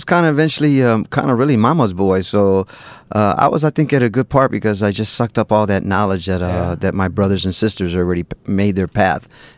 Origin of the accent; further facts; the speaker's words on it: Lorain, Ohio, United States; I grew up in Lorain, Ohio.